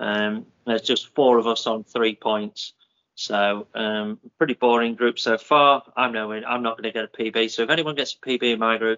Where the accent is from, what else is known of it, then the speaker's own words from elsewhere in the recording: Yorkshire and the Humber, United Kingdom; But we're from Yorkshire, and I very much questioned it.